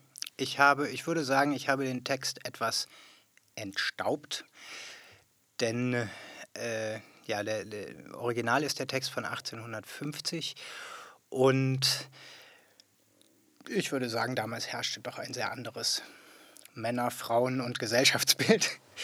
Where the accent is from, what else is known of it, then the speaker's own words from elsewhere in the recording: Baden-Württemberg, Germany; Ich komme vom Dorf aus Baden-Württemberg, in der Nähe von Heidelberg. Und wir haben am Waldrand gewohnt und ich war sehr viel im Wald als Kind.